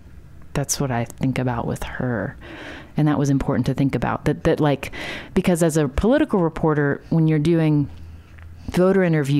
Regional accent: West Virginia, United States; growing up in West Virginia

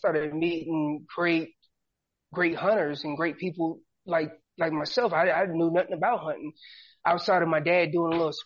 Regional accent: Hillsborough, North Carolina, United States; also born or lived in Killeen, United States; So, originally from, Hillsborough, North Carolina, just outside of Chapel Hill.

